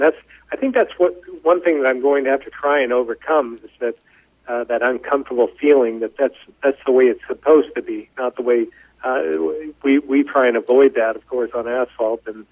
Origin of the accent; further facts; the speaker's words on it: Barre, Vermont, United States; Well, I grew up in Barrie, Vermont, and Barrie has a speedway called Thunder Road, and been there for over 50 years.